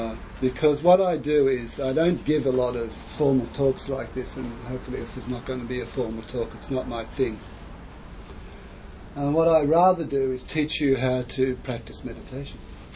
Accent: Australia; All we knew about was being Australian

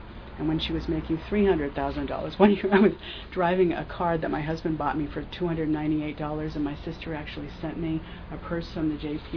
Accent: Boston, Massachusetts, United States; I remember when I grew up in the Boston Irish Catholic Church, which was very sick with the heresy of Jansenism.

